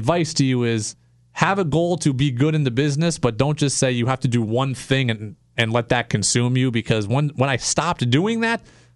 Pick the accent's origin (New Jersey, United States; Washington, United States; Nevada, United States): Washington, United States; Seattle; I was from Seattle originally. All my favorite teams are Seattle.